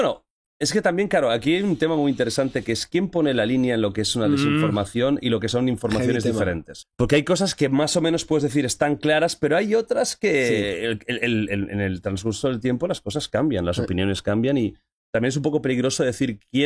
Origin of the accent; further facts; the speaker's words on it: Canary Islands, Spain; Ahí está, mi tierra. Lo más bonito de España.